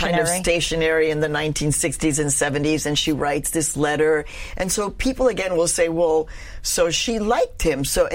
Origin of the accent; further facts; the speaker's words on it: Chicago, Illinois, United States; Even though Cesar Chavez and Dolores Huerta changed my life as a little Mexican kid growing up in Chicago, right?